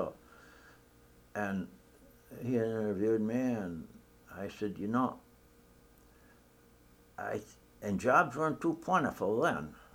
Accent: Wisconsin, United States; born and raised in Wisconsin, followed football and basketball.

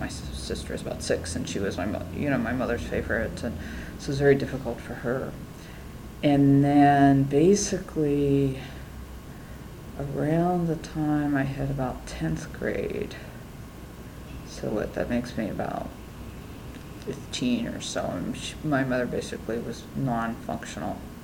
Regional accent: Johnstown, Pennsylvania, United States; So I was born and raised in Johnstown, Pennsylvania, and famous for floods, and not much there.

